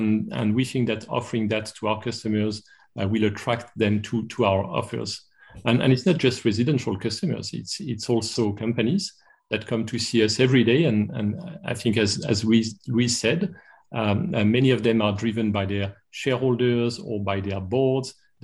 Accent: France; English is a second language; which is very close to my heart, as my accent tells. I'm French originally

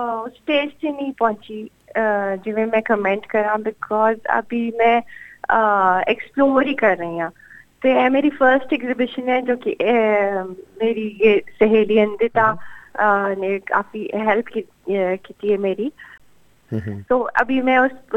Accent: Lahore, Punjab, Pakistan; ਮੈਂ ਲਾਹੌਰ ਤੋਂ ਹੈਗੀ ਹਾਂ, ਮੇਰੀ ਸਟੱਡੀਜ਼ ਬੈਚਲਰਸ ਅਤੇ ਮਾਸਟਰਸ ਦੋਵਾਂ ਨੈਸ਼ਨਲ ਕਾਲਜ ਆਫ ਆਰਟਸ ਤੋਂ ਹੈਗੀਆਂ ਨੇ

